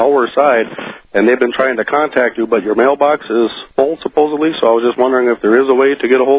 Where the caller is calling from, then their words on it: Michigan, United States; Michigan.